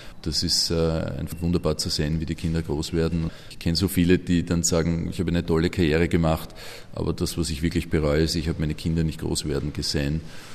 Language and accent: German; Vienna, Austria; Ich bin in Simmering aufgewachsen